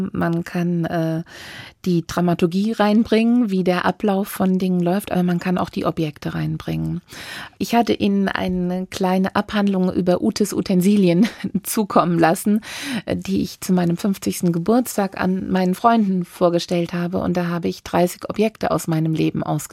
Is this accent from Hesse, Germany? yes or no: yes; Hesse, Germany; Ich bin wirklich auf dem Land groß geworden, hier in der Nähe von Frankfurt, und habe den Wald, die Natur, die Wiesen, unseren großen Garten, der 4000 Quadratmeter hatte, immer als mein Reich empfunden.